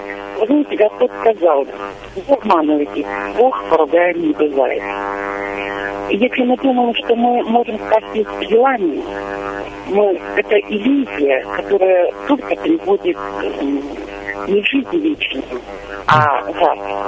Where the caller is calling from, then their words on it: Belgorod Oblast, Russia; я из Белгородской области.